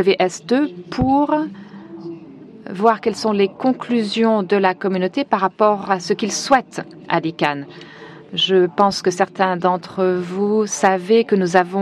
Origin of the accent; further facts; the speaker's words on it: La Guajira, Colombia; Je viens de Colombie. J'appartiens à une ethnie qui se trouve à Guajira.